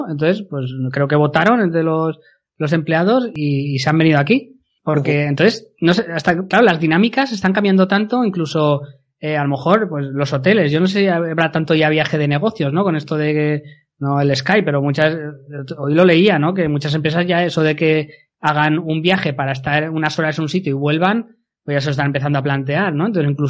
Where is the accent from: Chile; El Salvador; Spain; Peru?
Spain; Castellón, Valencian Community; yo soy de Castellón